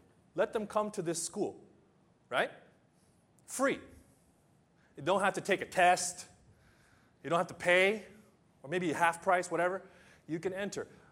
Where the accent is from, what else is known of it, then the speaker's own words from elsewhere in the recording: United States; now in Japan; I grew up in the United States, grew up in public schools. And I came to Japan and I heard this word juku.